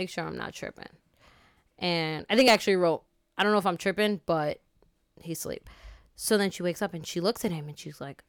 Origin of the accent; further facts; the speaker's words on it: New York, United States; Hey, where are you from? I say, New York.